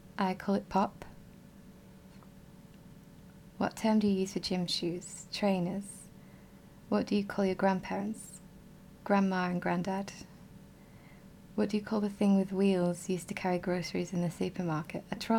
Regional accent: England, United Kingdom; I'm from England. I'm from the north. I'm not saying any more than that.

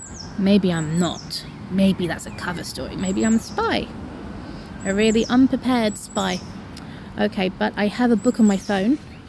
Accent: London, United Kingdom; Where am I from? I'm from London. Very, very, very London.

